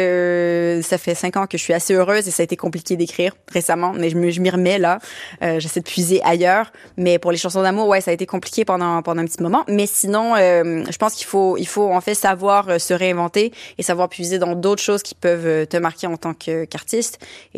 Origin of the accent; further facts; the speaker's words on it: Montreal, Quebec, Canada; j'ai grandi à Montréal à ce moment-là.